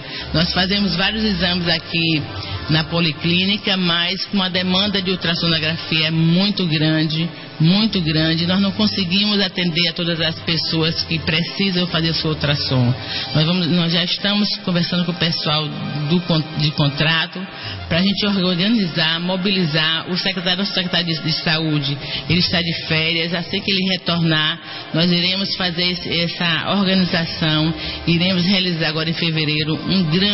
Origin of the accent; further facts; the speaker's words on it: Araçás, Bahia, Brazil; Araçás é minha terra, Araçás eu amo demais. Foi lá que nasci, lá que eu cresci, lá que eu vivi todos esses anos da minha vida e lá que eu quero continuar vivendo.